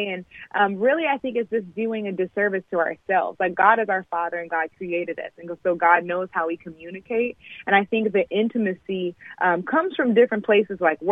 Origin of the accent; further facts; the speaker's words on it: California, United States; So not just I'm from the Bay Area, so it's not just in this area